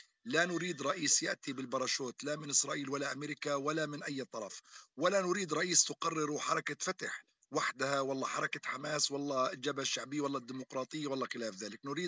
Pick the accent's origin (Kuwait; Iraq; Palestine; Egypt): Palestine; نحن لدينا خشية من فوضى سلاح تشغلنا كفلسطينيين